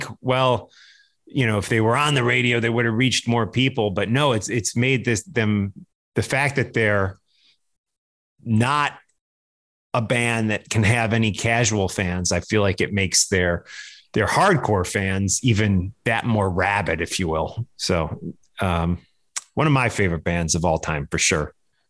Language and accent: English; Midwest, United States; where I grew up in the Midwest.